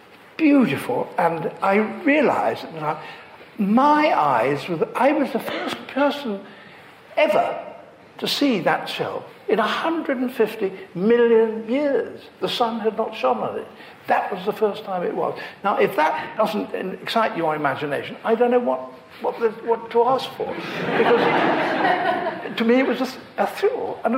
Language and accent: English; Leicester, East Midlands, United Kingdom; I grew up in Leicester